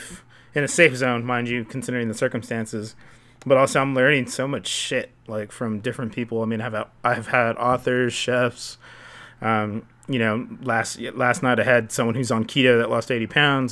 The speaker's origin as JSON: {"language": "English", "town": "Eagle Pass", "region": "Texas", "country": "United States", "said": "because I come from Eagle Pass, Texas, and, you know, I think the population's like 60,000, 50,000, I don't even remember. But it was such a small city then, and it's consistently growing."}